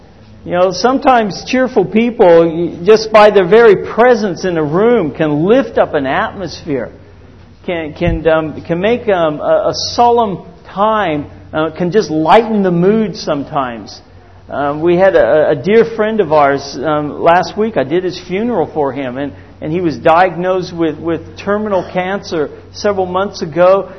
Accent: Australia; And I am an Aussie

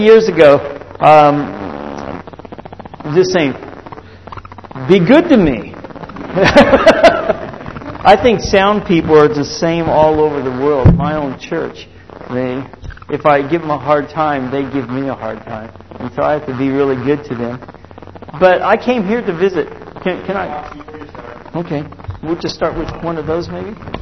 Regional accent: Australia; And I am an Aussie

